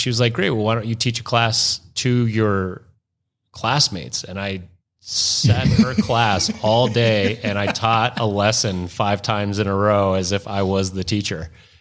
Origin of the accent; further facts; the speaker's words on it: Arvada, Colorado, United States; I grew up in Arvada. Yeah, so I went to Pomona High School.